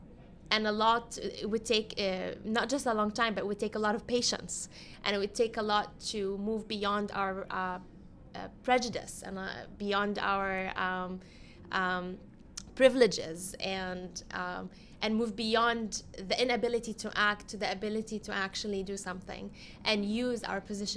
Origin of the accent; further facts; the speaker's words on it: Palestine; moved away; growing up in Palestine as an indigenous Palestinian person who lived under apartheid, under occupation, under colonization, and now I am a settler on this colonized land